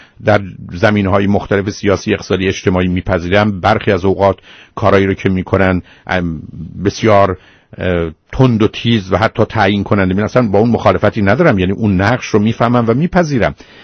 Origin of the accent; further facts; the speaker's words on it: Iran; born there; کل ماهایی که در امریکا هستیم که تولدمون در ایران بوده